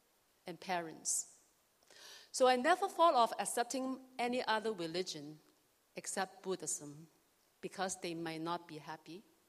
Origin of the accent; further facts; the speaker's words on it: Hong Kong; born there; I was born in Hong Kong. Both of my parents worship Buddha.